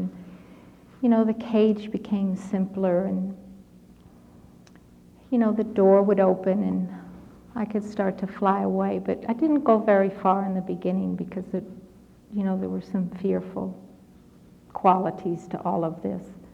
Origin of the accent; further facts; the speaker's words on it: the South, United States; I grew up in the South with soul music, and he sang soul music.